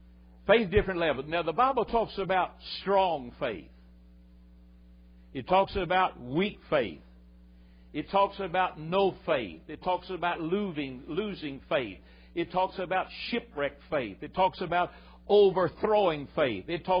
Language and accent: English; Tennessee, United States; As a boy growing up I grew up like a weed in the hills of Tennessee.